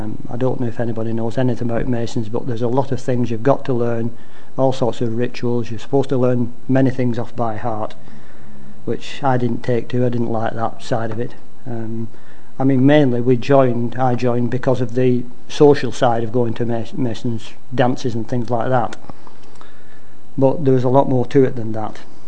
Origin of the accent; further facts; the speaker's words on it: Standish, North West England, United Kingdom; I was the youngest of three boys. I was brought up in Standish, born in Standish, brought up in Standish. And we all had to go to the Methodist church twice every Sunday. My mother was brought up Church of England, my father was Methodist.